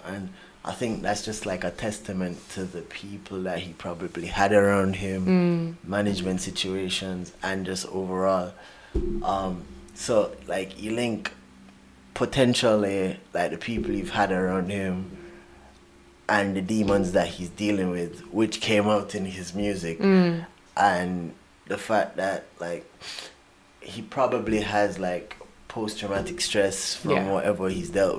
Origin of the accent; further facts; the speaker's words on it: Jamaica; Okay, so I grew up in Jamaica, separate, apart from my brothers.